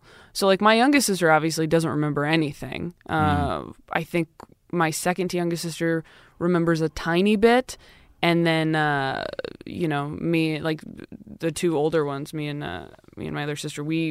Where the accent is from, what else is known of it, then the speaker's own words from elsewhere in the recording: Modesto, California, United States; also born or lived in Temecula; I grew up in like Modesto until I was like 10. And then I was in Temecula.